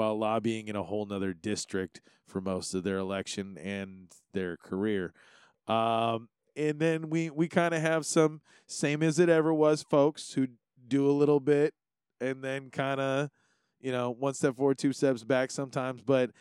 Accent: Hawaii, United States; to serve the rest of Hawaii properly one day, I think I need to figure out how to just take care of my hometown first.

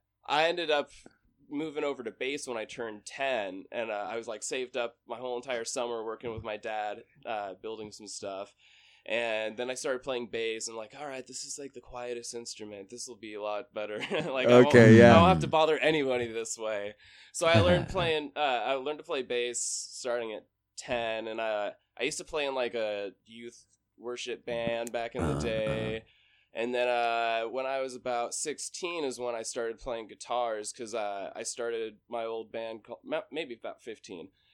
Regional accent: Portland, Oregon, United States; born there; So I was born in Portland. When I was about 19, I moved to Hawaii for a little bit.

